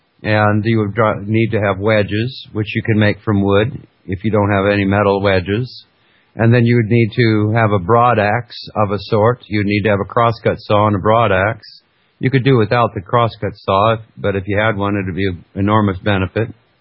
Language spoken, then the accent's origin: English; Fairbanks, Alaska, United States; I grew up in Fairbanks, Alaska, and I spent almost 16 years living, in a little log cabin.